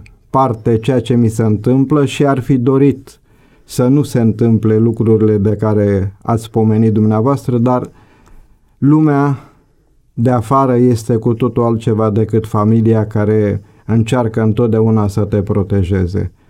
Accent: Jimbolia, Timiș County, Romania; born there; M-am născut la Jimbolia în 1948, pe 28 iunie.

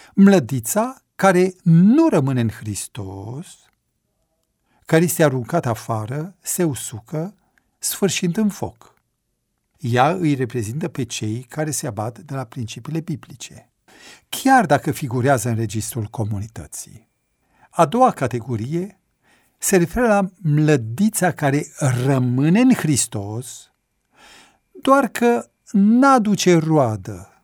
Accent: Mediaș, Sibiu County, Romania; Am crescut în Mediaș, într-o familie în care credința și compasiunea erau la ele acasă.

